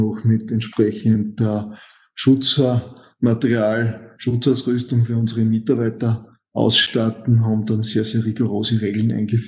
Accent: Styria, Austria; Bin Steirer.

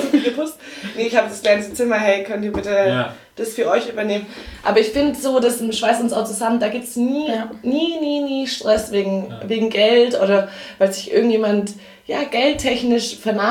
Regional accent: Munich, Bavaria, Germany; ich bin halt ein Münchner.

